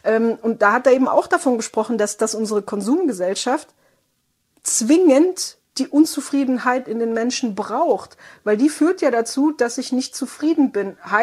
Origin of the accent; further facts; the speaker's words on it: Baden-Württemberg, Germany; ich komme aus dem Südwesten, Schwabenland, das gelobte Land, Grüße nach Hause.